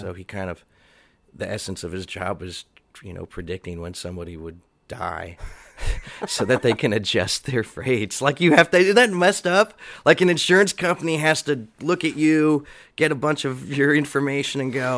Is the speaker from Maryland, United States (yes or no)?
yes; Columbia, Maryland, United States; also born or lived in Baltimore; I was born in Baltimore. No way. Yeah. And I grew up in Columbia, Maryland up until I think I was about 5.